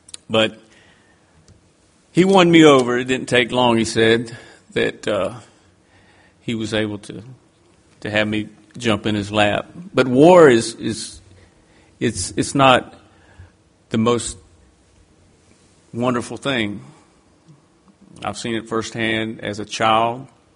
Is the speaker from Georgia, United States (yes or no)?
yes; Fitzgerald, Georgia, United States; I grew up, I'm from Fitzgerald, but I grew up as a military brat. My father was in the Marine Corps when I was born.